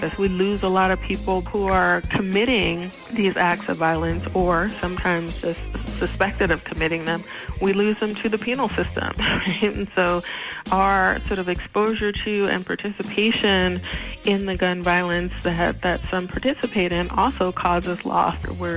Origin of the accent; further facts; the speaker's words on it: Philadelphia, Pennsylvania, United States; also born or lived in Michigan; Well, I was born in Michigan, but family moved to Philadelphia after, plants closing and difficulty with the jobs or whatever. So I mostly grew up in Philadelphia